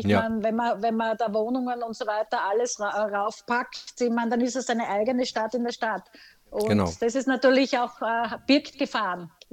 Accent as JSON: {"language": "German", "town": "Graz", "region": "Styria", "country": "Austria", "tie": "born or raised there", "said": "in meiner Heimat Graz"}